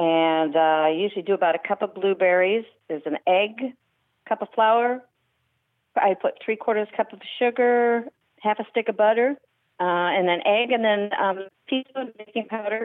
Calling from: Minneapolis, Minnesota, United States; Minneapolis.

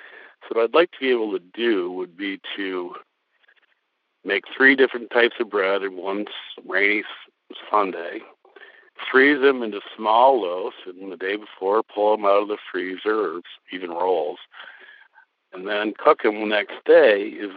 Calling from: Madison, Wisconsin, United States; I'm calling from Madison, Wisconsin.

